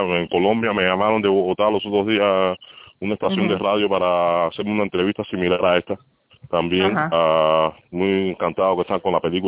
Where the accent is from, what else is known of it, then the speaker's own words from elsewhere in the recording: Havana, Cuba; yo soy de La Habana. Yo me crié, nací y me crié en La Habana. Estaba trabajando en Santiago de Cuba los últimos 10, 12 años